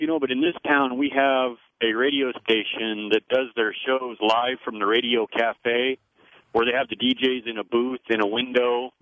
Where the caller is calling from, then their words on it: Spokane, Washington, United States; Radio gods. I'm calling from Spokane, Washington.